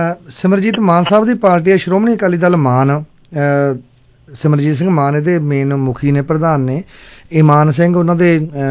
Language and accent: Punjabi; Amloh, Punjab, India; ਸਾਡਾ ਪਿੰਡ ਅਮਲੋਹ ਖੰਨੇ ਦੇ ਕੋਲ, ਅਮਲੋਹ ਦੇ ਨਾਲ ਲੱਗਦਾ।